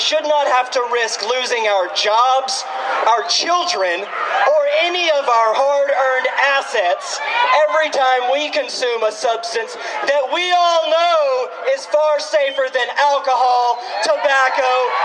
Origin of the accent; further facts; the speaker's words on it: Texas, United States; I was born and raised right here in North Texas